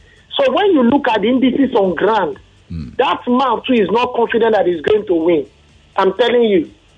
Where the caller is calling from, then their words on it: Lagos, Nigeria; I'm calling from Orile Gomu.